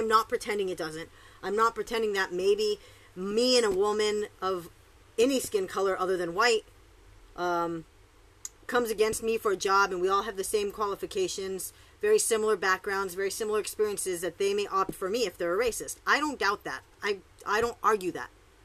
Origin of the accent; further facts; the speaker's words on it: Beijing, China; I'm from Beijing, so I speak a different form of Mandarin.